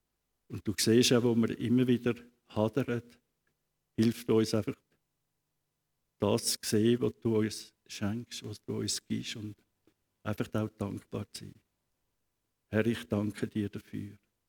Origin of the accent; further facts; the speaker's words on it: Switzerland; Und doch haben wir das Vorrecht, bei uns in der Schweiz, halt im Nachbardorf sich dann zu verpflegen, also einzukaufen.